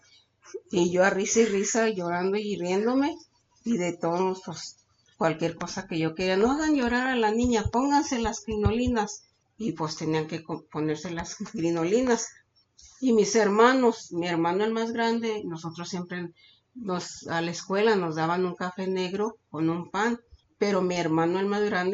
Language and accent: Spanish; Durango, Mexico; Entonces así crecí en Durango.